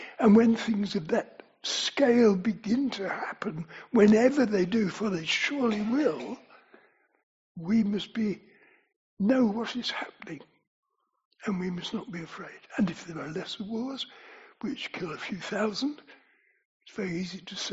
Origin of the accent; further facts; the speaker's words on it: London, United Kingdom; the borough in which I was brought up in London had one murder in the 14 or 15 years I could remember.